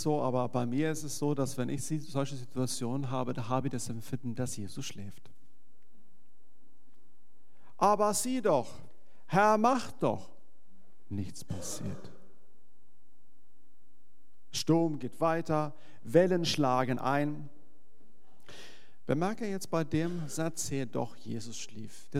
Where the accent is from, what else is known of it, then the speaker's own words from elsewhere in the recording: Sweden; German is a second language; Ich als Schwede sage, plötzlich, hört sich ganz komisch an für einen Schwede